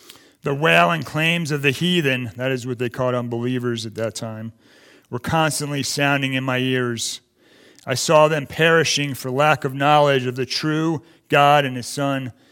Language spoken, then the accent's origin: English; Chesapeake Bay, United States; I mean, I grew up on the Chesapeake Bay crabbing and fishing with my dad